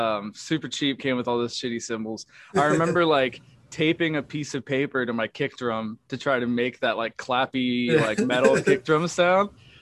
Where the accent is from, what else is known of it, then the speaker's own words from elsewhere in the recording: Wheeling, West Virginia, United States; I'm from here, actually. I live in the same place that I grew up in. I grew up in Wheeling, West Virginia. It's like it's a bigger town for West Virginia, but it's a smaller place, more or less.